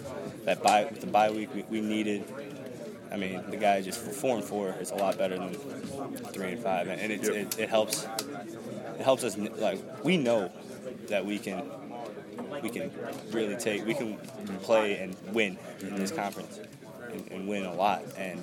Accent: Illinois, United States; I mean, it was Illinois. This was the school I wanted to come to. It was my hometown school.

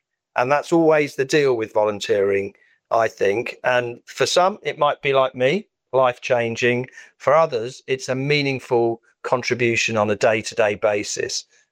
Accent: East Midlands, United Kingdom; when I was a bit of a troublesome young person growing up in Northamptonshire

